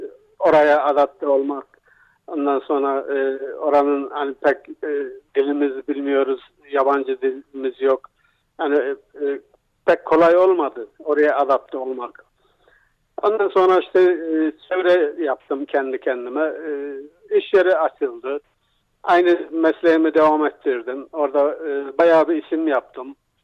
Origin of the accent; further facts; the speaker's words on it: Ereğli, Konya, Turkey; moved away as an adult; now in Nuremberg, Germany; Konya Ereğli'denim. Doğum yerim burası. İlk işimi, mesleğimi burada yaptım.